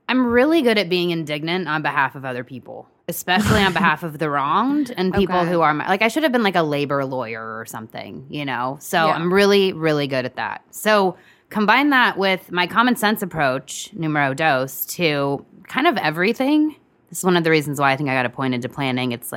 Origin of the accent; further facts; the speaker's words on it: Indianapolis, Indiana, United States; But, you know, I'm from the Midwest. I grew up in Indianapolis. I'm corn fed.